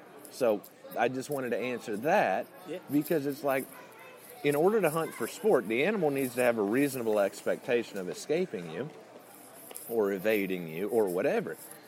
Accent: Illinois, United States; So then that I'm actually from Central Illinois. I've never really pretended to be from Texas, but it's a cool name.

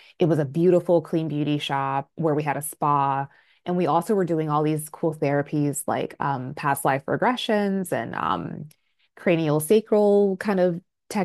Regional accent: Atlanta, Georgia, United States; I grew up in the States, but in the South. So I'm from Atlanta, Georgia.

